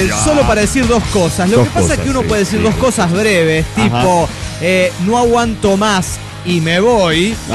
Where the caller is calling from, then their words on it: Playa del Carmen, Quintana Roo, Mexico; de Playa del Carmen, Quintana Roo.